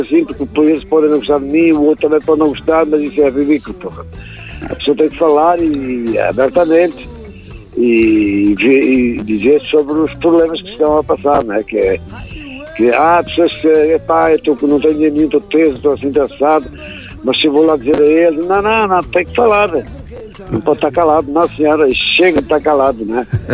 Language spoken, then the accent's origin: Portuguese; Angola; moved away; quando vim de Angola não tinha nada.